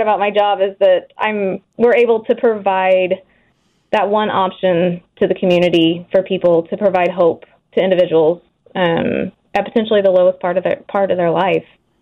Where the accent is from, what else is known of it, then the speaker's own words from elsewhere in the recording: Illinois, United States; moved away as an adult; now in Wichita, United States; Originally, I am from Illinois.